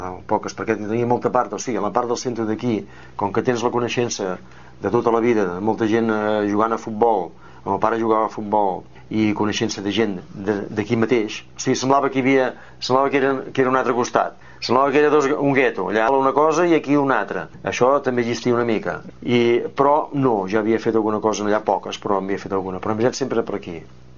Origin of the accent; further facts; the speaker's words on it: Sant Feliu, Catalonia, Spain; Jo sóc de Sant Feliu, vaig néixer aquí, he nascut aquí mateix.